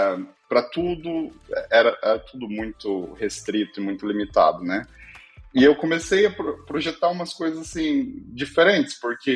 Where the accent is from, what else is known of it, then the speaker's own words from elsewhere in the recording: Arapoti, Paraná, Brazil; Eu sou do interior do Paraná, eu nasci em Arapoti, uma cidade bem pequena no Paraná, e minha vida inicial, assim, minha infância foi praticamente num ambiente de fazenda e sítios